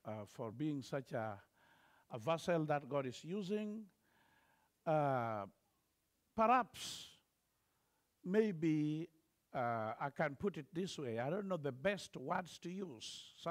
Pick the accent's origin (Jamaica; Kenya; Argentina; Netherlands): Kenya; Migori, Migori County; was born and bred in Kenya in a little place called Migori. And I was born in a polygamous home.